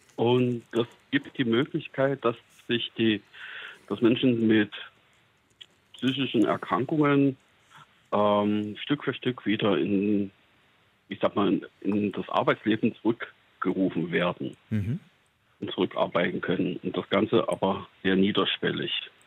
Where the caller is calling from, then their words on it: Weimar, Thuringia, Germany; ich komme aus Weimar in Thüringen